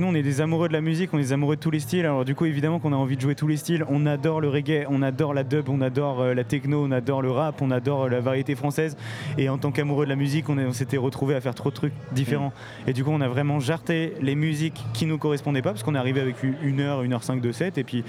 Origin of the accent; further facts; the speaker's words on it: Lorient, Brittany, France; nous, on vient de Lorient, donc évidemment, on voulait faire une release party à Lorient.